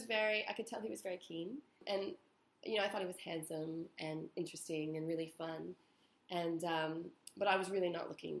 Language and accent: English; United States; now in Australia; I'm from America